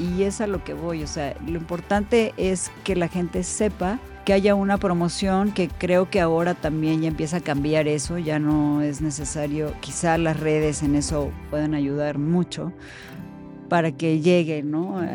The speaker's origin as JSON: {"language": "Spanish", "town": "Mascota", "region": "Jalisco", "country": "Mexico", "tie": "born or raised there", "said": "cuando había muchas salas pequeñitas en mi pueblo, en Mascota, había dos cines"}